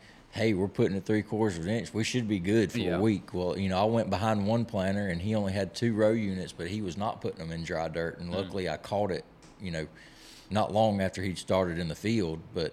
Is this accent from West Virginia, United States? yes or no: no; Georgia, United States; Well, see, I was just like Josh, where I came from South Georgia, too, and we never dealt with grasshoppers.